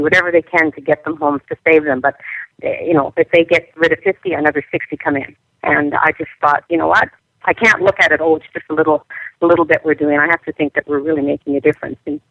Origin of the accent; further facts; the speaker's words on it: Canada; I am a Canadian, and I sit on the board of the Edmonton Humane Society